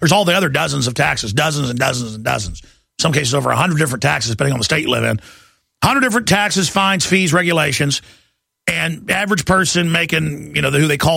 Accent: Dallas, Texas, United States; I grew up in Dallas and, you know, was on the football team.

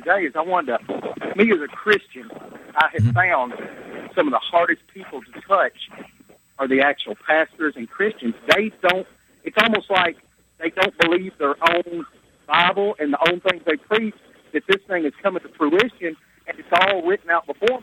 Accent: the South, United States; I mean, people think because we're from the South and live in the country, we're stupid.

